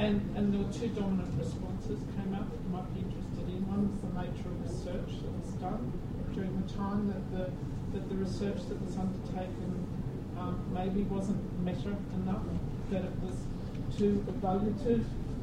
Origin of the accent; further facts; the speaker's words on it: Australia; I'm Australian, so I'm very outside of this discussion